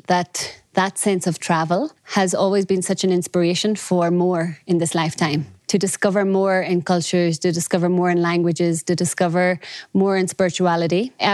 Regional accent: Ireland; because I grew up in Ireland in the remote countryside and without any neighbors, and was always outside in nature.

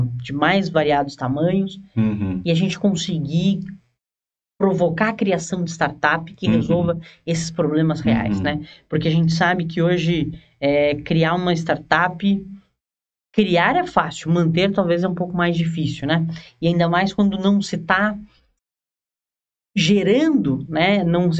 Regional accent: São Paulo, Brazil; now in Cascavel, Brazil; Porque eu e o Felipe aqui viemos de São Paulo, né?

